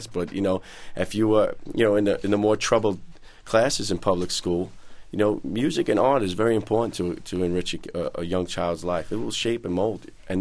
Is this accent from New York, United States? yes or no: yes; Brooklyn, New York, United States; Well, growing up in Brooklyn, I mean, you know, you know, they were our role models.